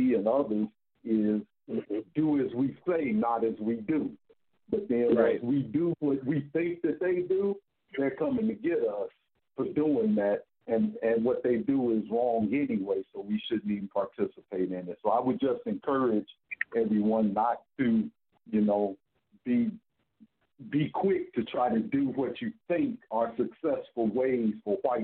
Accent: Gary, Indiana, United States; now in Albany, United States; I grew up in Gary, Indiana, and that was Mayor Richard Gordon Hatcher that you were referencing.

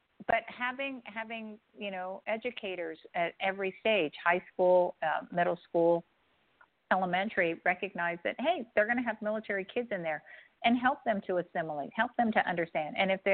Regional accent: San Diego, California, United States; I'm from San Diego. You know, that's where we were stationed.

